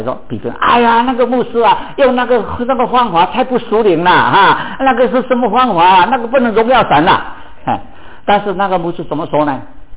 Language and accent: Chinese; China; now in United States; 那我们在美国，我们都晓得啊，他们美国人的小孩啊，要脚踏车的不容易的，不像我们中国人啊。我们中国人小孩要脚踏车